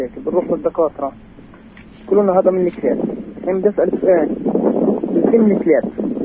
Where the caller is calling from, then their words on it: Bethlehem, Bethlehem Governorate, Palestine; من بيت لحم.